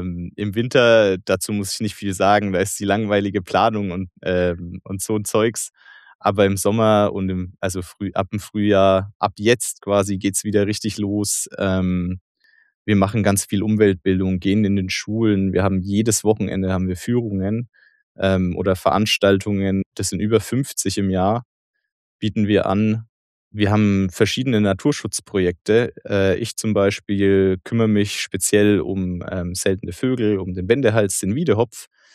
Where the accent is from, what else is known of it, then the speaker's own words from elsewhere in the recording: Bavaria, Germany; Für mich persönlich ist das einfach Heimat. Also ich bin zwar nicht direkt in Rotenburg aufgewachsen, aber ganz in der Nähe.